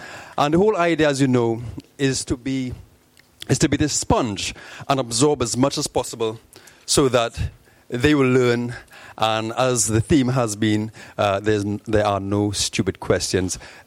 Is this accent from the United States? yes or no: no; Trinidad & Tobago; I'm from Trinidad and Tobago.